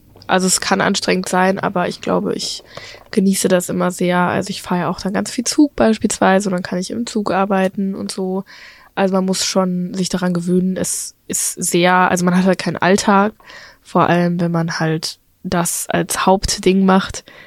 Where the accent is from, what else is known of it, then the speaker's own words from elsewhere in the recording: Paderborn, North Rhine-Westphalia, Germany; ich hatte ganz enge Freundinnen in meiner Heimatstadt in Paderborn. Und ich habe das Gefühl, wir haben gar keine Gemeinsamkeit mehr, weil ich überhaupt weggezogen bin, weil ich andere Vorstellungen habe. Paderborn ist jetzt zum Beispiel auch sehr konservativ